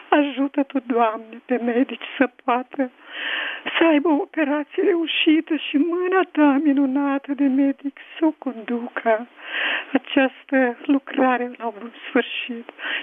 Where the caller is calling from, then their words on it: Olt County, Romania; Sunt din Olt